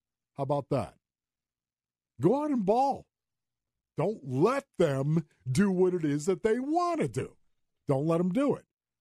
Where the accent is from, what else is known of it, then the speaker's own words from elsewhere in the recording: Buffalo, New York, United States; No, he's from my hometown, of course, Buffalo, New York.